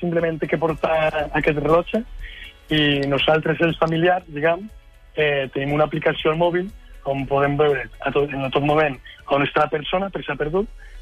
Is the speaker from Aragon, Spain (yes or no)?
yes; La Fresneda, Aragon, Spain; Jo soc de Terol, de la Fresneda. Soc de la franja del Materranya i dels barris